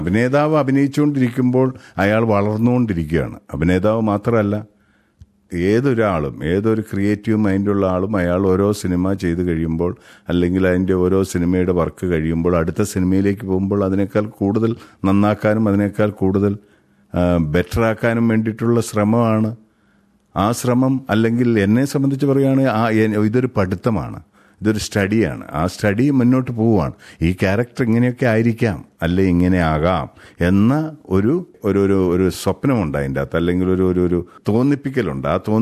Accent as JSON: {"language": "Malayalam", "town": "Piravam", "region": "Kerala", "country": "India", "tie": "born or raised there", "lives_now": "Australia", "said": "പിറവം എന്ന് പറയുന്നത് എൻ്റെ നാടാണ്. ഞാൻ ജനിച്ചു, ഞാൻ ആ പിറവം പാലത്തോടെയാണ് നടക്കുന്നത്. ഞാൻ പിറവം പുഴയിലാണ് കുളിച്ചത്."}